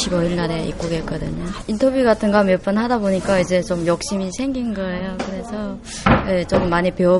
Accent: China; Korean is a second language; now in South Korea; 아, 저 중국에서 왔고요.

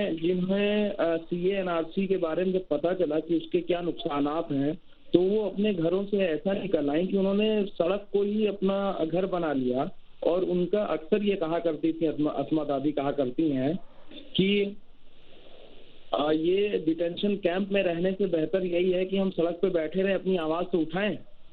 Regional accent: Shaheen Bagh, Delhi, India; मैं शाहीन बाग का रहने वाला हूँ

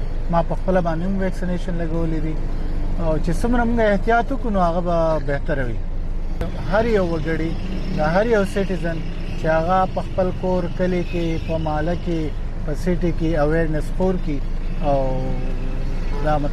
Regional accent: Mardan, Khyber Pakhtunkhwa, Pakistan; د مردان اوسیدونکی یم.

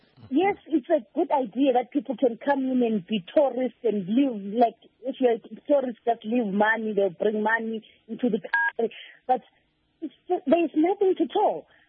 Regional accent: Matopo, Matabeleland South, Zimbabwe; born there; I cannot tell I'm connected to go to Matopo and I was born in Matopo. I know everything in Matopo there.

